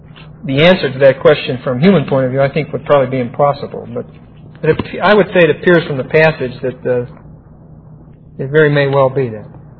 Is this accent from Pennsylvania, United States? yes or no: yes; East Pittsburgh, Pennsylvania, United States; Now, when I was a young person, I was raised in East Pittsburgh, which is a dump on the east side of Pittsburgh.